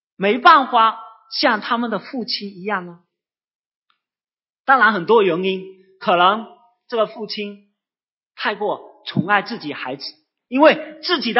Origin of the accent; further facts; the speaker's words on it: Fuzhou, Fujian, China; 我们福州人屈勒，这个是小树小竹枝是最好的